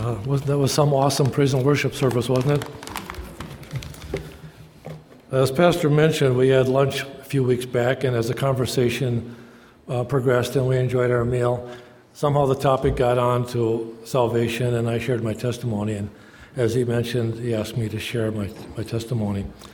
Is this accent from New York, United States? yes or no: no; Twin Cities, Minnesota, United States; Well, I was raised in the Twin Cities. I grew up what I considered in poverty.